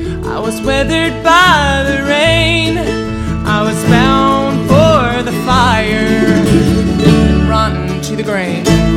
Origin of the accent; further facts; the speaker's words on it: Texas, United States; We hail from Texas.